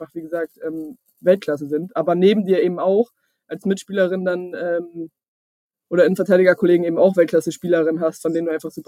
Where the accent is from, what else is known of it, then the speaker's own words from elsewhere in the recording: Bremen, Germany; moved away as an adult; weg von meiner Family so ein Stück weit, weit weg aus Bremen, aus meiner Heimat.